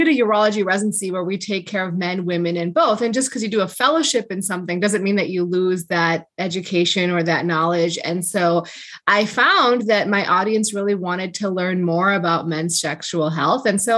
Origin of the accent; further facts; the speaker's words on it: East Amherst, New York, United States; In Buffalo? East Amherst, Williamsville area.